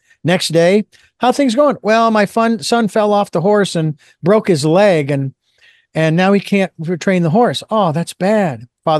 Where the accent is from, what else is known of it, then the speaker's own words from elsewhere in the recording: Phoenix, Arizona, United States; I grew up in Phoenix, so not so wide open, but nonetheless, meeting all kinds of different people.